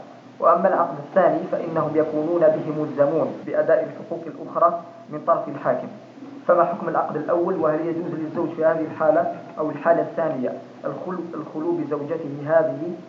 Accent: Algeria; عندنا في الجزائر يعقد المسلمين عقدين

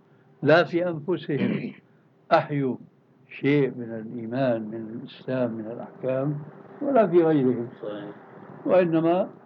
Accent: Syria; هي مشهورة عندنا في سوريا

